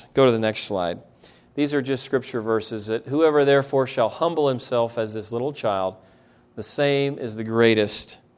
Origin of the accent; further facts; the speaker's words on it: United States; Frank is German. I'm American.